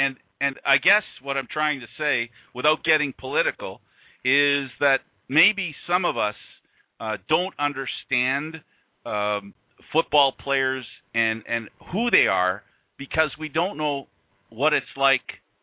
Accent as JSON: {"language": "English", "country": "Canada", "said": "I'm going to speak now as a Canadian that sees what happens in the U.S."}